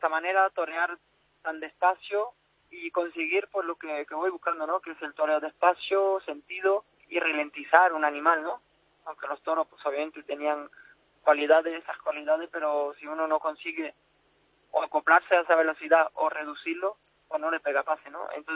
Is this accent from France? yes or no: yes; France; Spanish is a second language; porque pues como francés, ¿qué voy a querer yo, no?